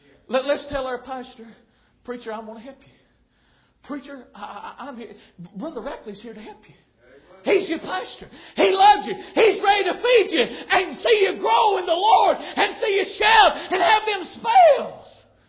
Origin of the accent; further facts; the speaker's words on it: Mooresburg, Tennessee, United States; born there; I was born in Mooresburg, Tennessee, a little family.